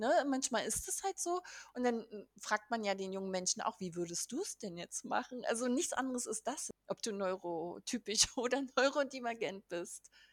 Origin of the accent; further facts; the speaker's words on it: Berlin, Germany; ich komme aus Berlin, Standort Berlin